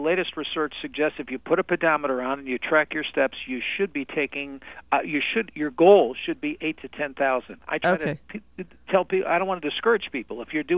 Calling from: Royal Oak, Michigan, United States; I'm calling from Detroit, Michigan, actually Royal Oak, Michigan.

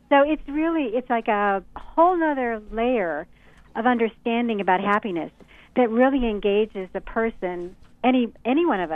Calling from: Iowa, United States; Well, actually, I'm in Dallas right now, but my home is in Iowa, so we're under the snow.

